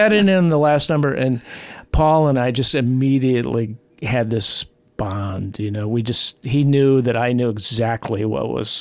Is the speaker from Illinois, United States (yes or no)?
yes; Chicago, Illinois, United States; I grew up in Chicago playing in this high school blues band.